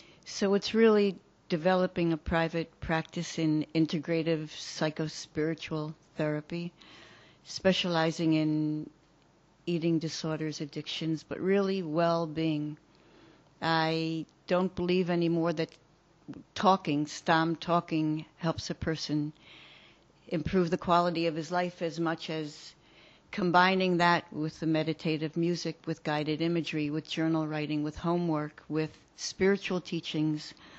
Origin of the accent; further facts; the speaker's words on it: Philadelphia, Pennsylvania, United States; also born or lived in New York; now in Israel; Most of the time I didn't have to fight to be Jewish in the growing up in America, in Philadelphia, New York.